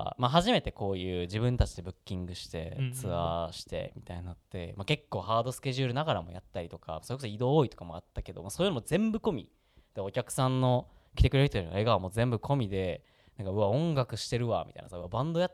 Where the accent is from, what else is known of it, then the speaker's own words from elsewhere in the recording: Sendai, Miyagi, Japan; born there; 一応仙台生まれ